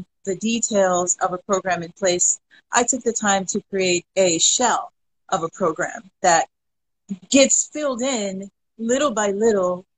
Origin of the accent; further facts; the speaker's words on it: East Coast, United States; The part of where I'm from the East Coast. And some people say there's a certain culture to the East Coast that provides a little more honesty, brutal honesty